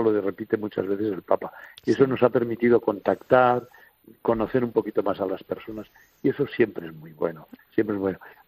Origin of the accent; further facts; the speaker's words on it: Spain; escuchar a los de que somos de España